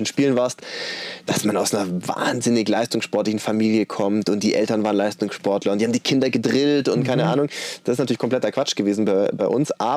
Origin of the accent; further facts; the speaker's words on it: Baden-Württemberg, Germany; Ich komme aus der Stuttgarter Gegend, ganz grob.